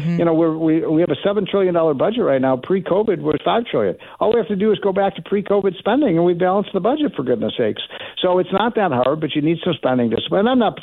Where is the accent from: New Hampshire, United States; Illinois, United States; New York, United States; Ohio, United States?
Illinois, United States; Chicago; You know, I hail from Chicago, which I think is one of the great cities. And I love Chicago.